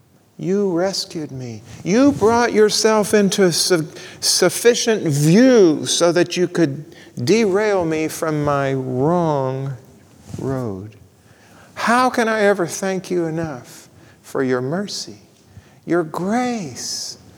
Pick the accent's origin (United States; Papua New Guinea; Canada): Papua New Guinea; So this happened while I was too young to remember it, but in the tribe where I grew up in Papua New Guinea